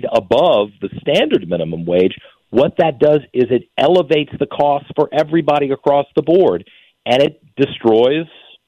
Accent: Virginia, United States; I grew up in Virginia.

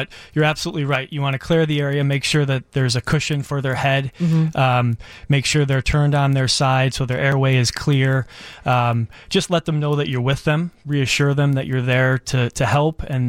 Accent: Chicago, Illinois, United States; I am. I grew up in Rogers Park.

